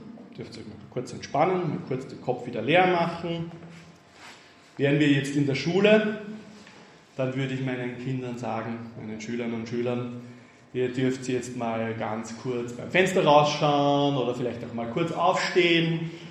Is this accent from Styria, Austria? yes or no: no; Tyrol, Austria; ich bin aus Tirol, ich habe sie nicht gesehen.